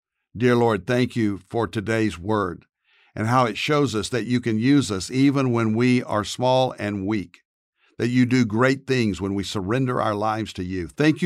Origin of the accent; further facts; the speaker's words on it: Dallas, Texas, United States; from Dallas, Texas, pastor of Prestonwood Baptist Church.